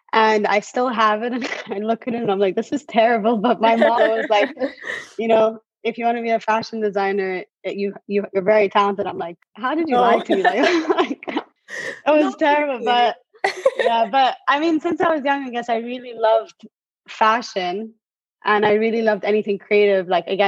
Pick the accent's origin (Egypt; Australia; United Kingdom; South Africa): Egypt; Cairo, Cairo Governorate; now in United States; I always consider myself very lucky having been raised in Egypt and lived there my whole life, or most of my l